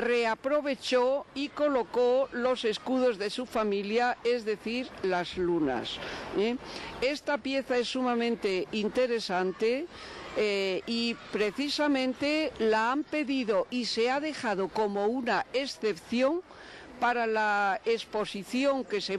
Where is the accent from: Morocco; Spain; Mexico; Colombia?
Spain; León, Castile and León; Pero yo, como leonesa, no puedo por menos de olvidar que aquí tenemos una parte del tesoro